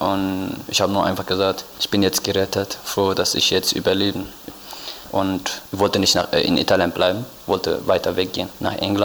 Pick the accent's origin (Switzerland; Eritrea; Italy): Eritrea; German is a second language; moved away as an adult; Ich komme aus Eritrea. Ich bin 2014 von Eritrea geflüchtet nach Äthiopien.